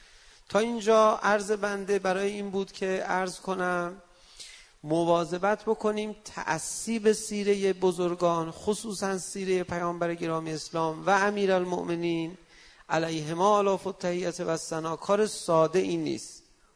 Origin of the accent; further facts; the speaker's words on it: Iran; من ایرانی هستم و به اصطلاح شیعه هستم